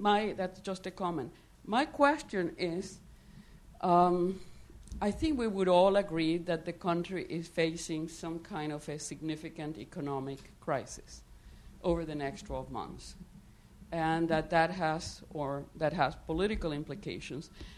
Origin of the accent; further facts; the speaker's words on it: Venezuela; now in Washington, United States; president and CEO of the Strategic Investment Group, an investment management firm, born and raised in Venezuela, but living in Washington for the last 30-some years.